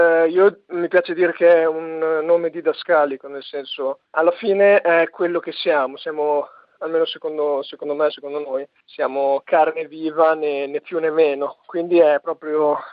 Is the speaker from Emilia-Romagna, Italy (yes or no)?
yes; Crevalcore, Emilia-Romagna, Italy; noi non siamo proprio di Bologna città, siamo della provincia. Almeno io sono di Crevalcore